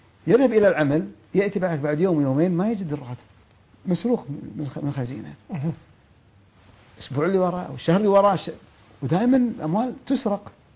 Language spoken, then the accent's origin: Arabic; Kuwait; بعض القوانين الوضعية موجودة عندنا في الكويت.